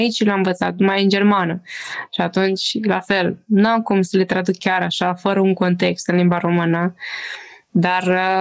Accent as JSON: {"language": "Romanian", "country": "Romania", "moved": "yes", "said": "lucrurile astea mie, sincer, mi-e dor, pentru că fac parte din fibra ta ca român."}